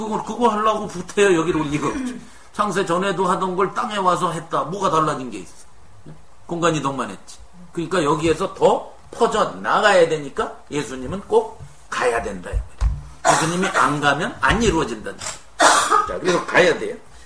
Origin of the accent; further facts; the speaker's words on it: South Korea; now in United States; 뭐 우리도 미국에 와서 한국 사람끼리 지금 모였잖아.